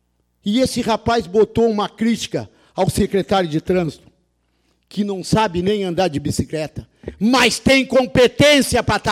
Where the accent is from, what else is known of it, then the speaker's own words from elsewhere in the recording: São José do Norte, Rio Grande do Sul, Brazil; eu não tenho que defender Rio Grande, porque eu sou de São José do Norte